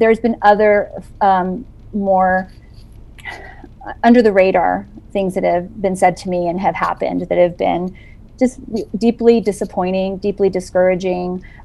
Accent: New Mexico, United States; born there; I was born in Doñana County. I went to the school formerly known as Oñate High School. I'm a three-time Aggie.

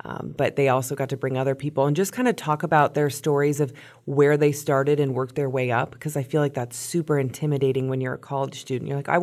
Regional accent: Metamora, Illinois, United States; born and raised in Metamora, I originally went to Western Illinois University for broadcast journalism.

